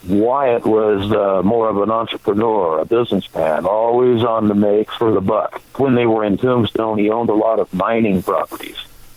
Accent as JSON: {"language": "English", "town": "Casper", "region": "Wyoming", "country": "United States", "tie": "born or raised there", "said": "I grew up in Wyoming, and my grandmother was a ranch cook."}